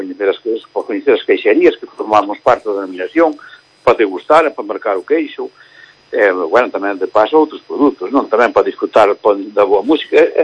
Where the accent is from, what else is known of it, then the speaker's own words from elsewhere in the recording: Galicia, Spain; porque somos aquí de Galicia